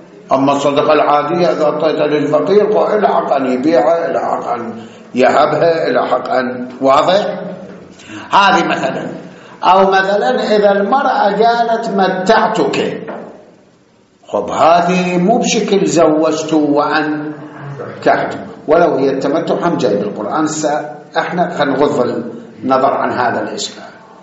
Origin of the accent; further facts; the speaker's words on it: Iraq; احنا عندنا بالعراق